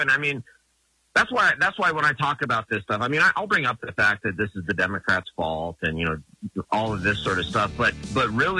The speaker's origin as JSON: {"language": "English", "region": "Montana", "country": "United States", "tie": "born or raised there", "said": "I guess, being a Montanan, growing up in Montana, frankly, I never knew when the hurricane season was until I went to law school down in Miami"}